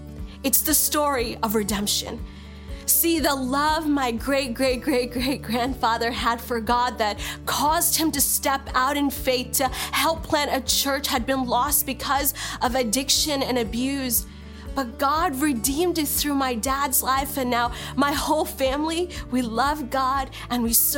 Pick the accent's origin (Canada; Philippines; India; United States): India; born there; this is my story. I was born in India into an Orthodox Christian home with a rich heritage in Christianity dating back to the time when one of the disciples, Thomas, came to Kerala, India.